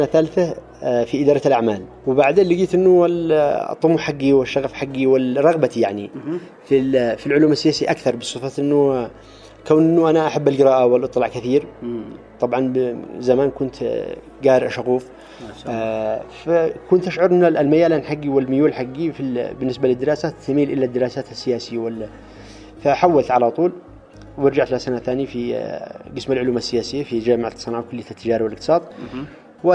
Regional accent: Yarim, Ibb, Yemen; من أبناء محافظة إب يريم.

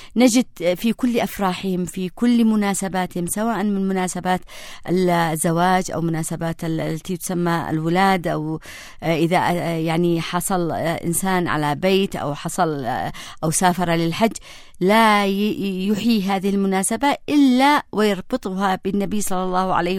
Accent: Yemen; نجدها منتشرة في كل تفاصيل حياتنا كيمنيين

